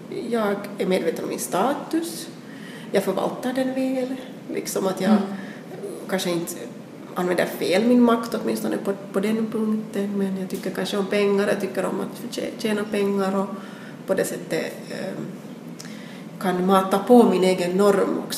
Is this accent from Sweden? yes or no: no; Helsinki, Uusimaa, Finland; att gå i en skola inne i Helsingfors som är finlandssvensk, där finns en viss norm.